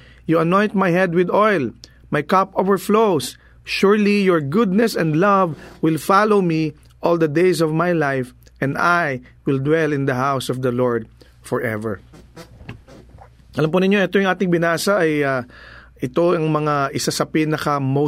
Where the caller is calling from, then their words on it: Antipolo, Rizal, Philippines; Sa Antipolo. Taga Antipolo Hills po ako.